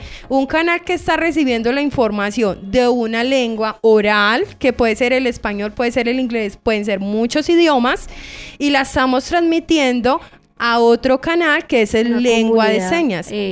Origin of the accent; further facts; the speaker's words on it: Antioquia, Colombia; Entonces, nosotros como paisas, es un orgullo, sí